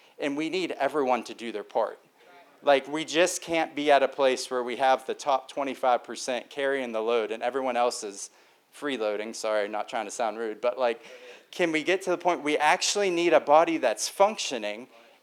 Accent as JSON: {"language": "English", "region": "West Virginia", "country": "United States", "said": "I'm from West Virginia. You know, I like animals."}